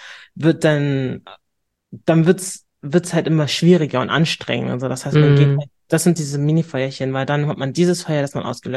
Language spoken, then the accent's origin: German; Hamburg, Germany; Ich bin Hamburgerin durch und durch